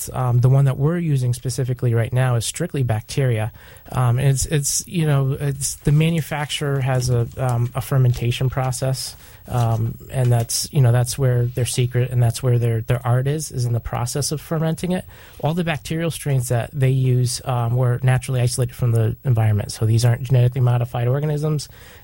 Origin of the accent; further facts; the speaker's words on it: Connecticut, United States; I'm from Connecticut, and we're currently located in North Branford, Connecticut.